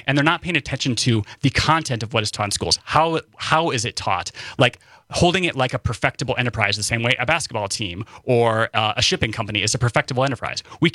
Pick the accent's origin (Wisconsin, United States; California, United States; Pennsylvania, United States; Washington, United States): Wisconsin, United States; I'm from Northern Wisconsin. Like, come on.